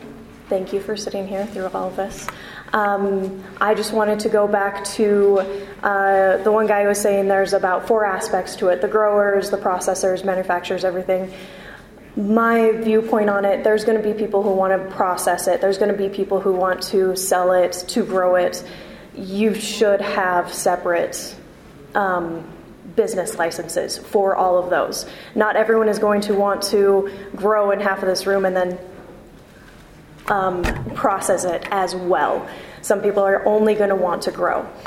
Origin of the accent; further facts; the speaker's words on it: Utah, United States; I'm from Utah County. Zoning there is horrendous.